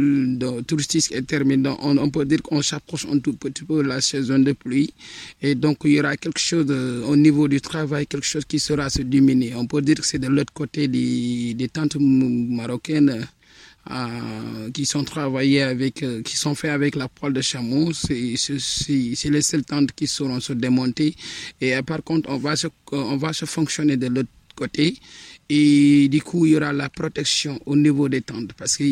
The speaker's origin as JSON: {"language": "French", "country": "Senegal", "said": "je suis un Sénégalais d'origine Paul"}